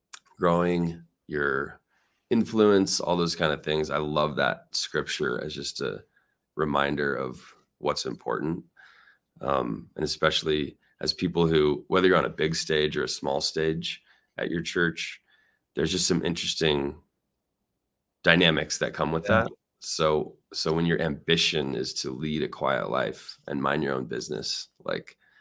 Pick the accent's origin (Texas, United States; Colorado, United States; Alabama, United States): Colorado, United States; So I'm from Colorado, so I'm definitely pulling for the Niners.